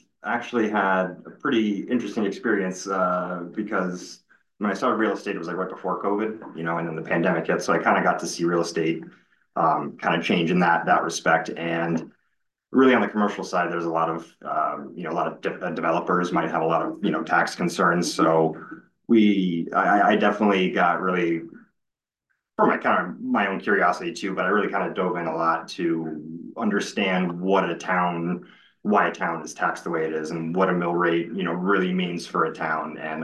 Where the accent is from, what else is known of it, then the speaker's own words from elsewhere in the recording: East Lyme, Connecticut, United States; I grew up in East Lyme. And so definitely know, Connecticut and, love where I live.